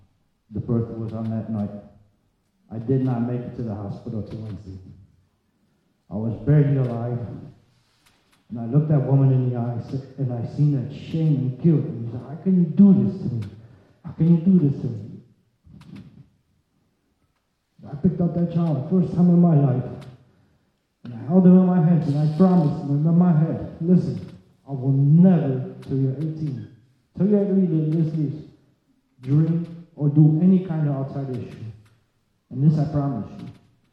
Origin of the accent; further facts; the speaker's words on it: United States; now in Poland; I went to my first Polish AA meeting and I say, well, that's not it. This is not it. I'm from America.